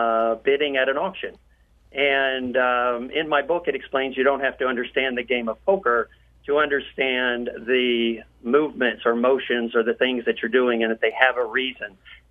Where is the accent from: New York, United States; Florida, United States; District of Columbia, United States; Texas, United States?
Texas, United States; accent: Texas; that's not my Texas accent getting in the way.